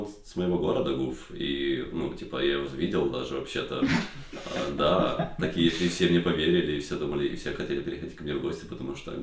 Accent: Smila, Cherkasy Oblast, Ukraine; в моем маленьком городе, откуда я родом

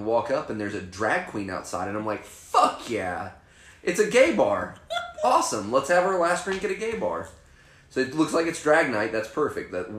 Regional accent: Missouri, United States; I don't. I'm from Missouri.

